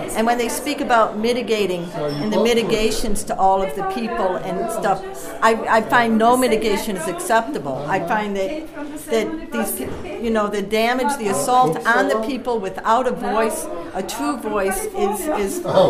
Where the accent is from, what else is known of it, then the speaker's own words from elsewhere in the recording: Cairo, New York, United States; I'm from Cairo, New York.